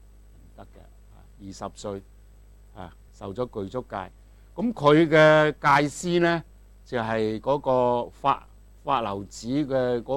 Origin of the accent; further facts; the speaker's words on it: China; 即是我们中国人讲三藏法师